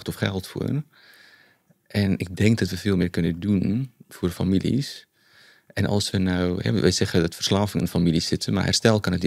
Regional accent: Johannesburg, Gauteng, South Africa; Dutch is a second language; Ik ben opgegroeid in Johannesburg. Geneeskunde gedaan in Pretoria. Dat is een stukje half uurtje buiten Johannesburg. En toen ook mijn specialisme gedaan in Johannesburg.

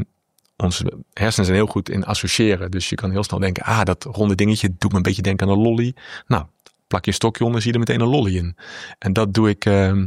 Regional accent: North Brabant, Netherlands; Ik kom uit Brabant en 11 is het gekke getal.

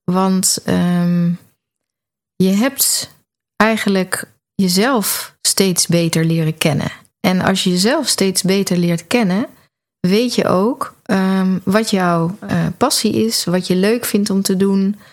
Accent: Breda, North Brabant, Netherlands; Maar ik ben geboren en getogen in Breda.

